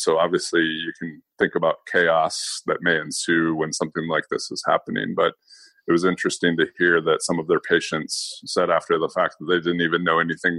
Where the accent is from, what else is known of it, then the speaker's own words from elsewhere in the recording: Indianapolis, Indiana, United States; So Indianapolis is my hometown and where I'm based out of.